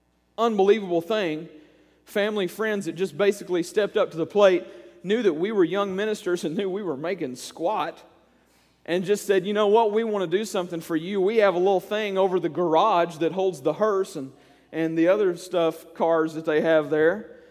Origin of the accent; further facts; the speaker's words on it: Kentucky, United States; I remember one funeral home when I was a small child in the hometown where I grew up in Western Kentucky.